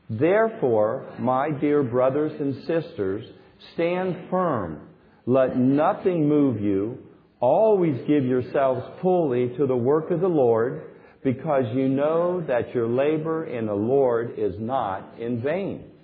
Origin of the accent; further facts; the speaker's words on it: Tampa, Florida, United States; Your city, not mine. I'm from the Tampa Bay area.